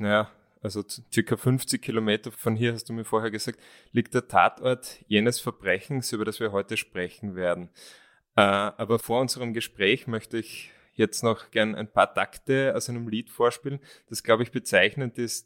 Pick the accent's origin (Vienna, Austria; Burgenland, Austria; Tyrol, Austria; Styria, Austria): Styria, Austria; Graz; als Grazer, als Stadtmensch kennen wir da überhaupt nicht aus